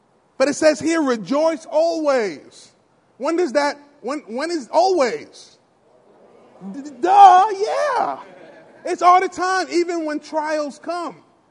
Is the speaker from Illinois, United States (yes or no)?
no; New York, United States; Y'all know I'm originally from New York.